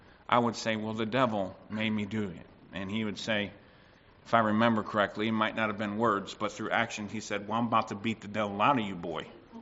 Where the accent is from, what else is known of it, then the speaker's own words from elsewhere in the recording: United States; I'm just saying back in the day when I was growing up in the States, there was a lot more paddling that happened.